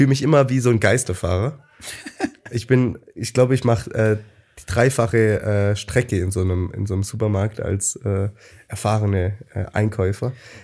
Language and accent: German; Karlsruhe, Baden-Württemberg, Germany; moved away; ich sag immer noch bei uns, aber ich bin kein Karlsruher mehr.